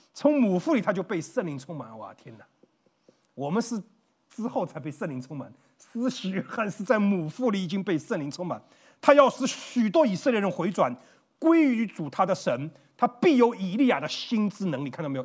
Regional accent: China; 我们中国人在解释这个词的时候，最容易的解释是什么？

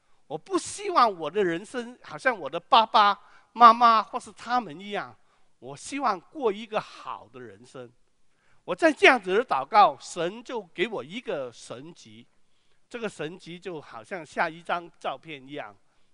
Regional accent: Hong Kong; also born or lived in Guangzhou, China; 这是我在广州出生的时候唯一的一幅的图画，那个是大概4岁的时候。我4岁的时候跟我妈妈到了香港

